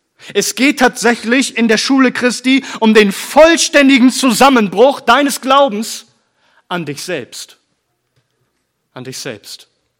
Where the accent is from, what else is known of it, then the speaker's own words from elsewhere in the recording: Lübeck, Schleswig-Holstein, Germany; Ich komme aus Norddeutschland, aus Lübeck. Ich komme von der See. Meine Vorfahren waren Seefahrer.